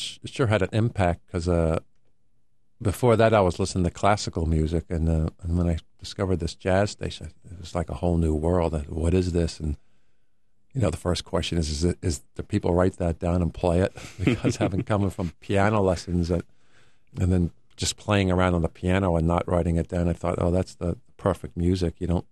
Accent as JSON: {"language": "English", "region": "Delaware", "country": "United States", "tie": "born or raised there", "said": "I grew up in Delaware, yeah. And I used to listen to the jazz station from Philadelphia at night"}